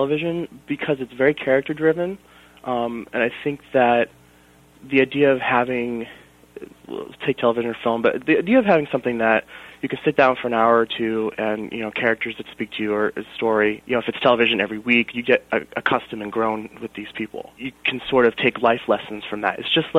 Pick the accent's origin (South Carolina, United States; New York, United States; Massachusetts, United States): Massachusetts, United States; Methuen; now in Hampstead, United States; I was born in Massachusetts. I lived in Methuen, which is pretty much New Hampshire.